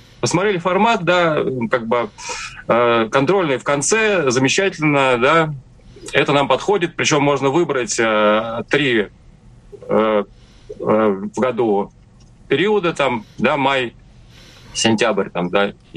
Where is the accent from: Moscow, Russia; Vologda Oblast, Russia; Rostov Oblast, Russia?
Moscow, Russia; мы москвичи